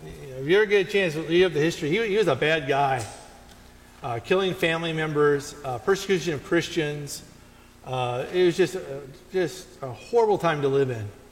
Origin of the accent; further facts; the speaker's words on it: Maine, United States; You know, as an American, no one's going to tell me what to do. And on top of that, a Mainer, we're really independent.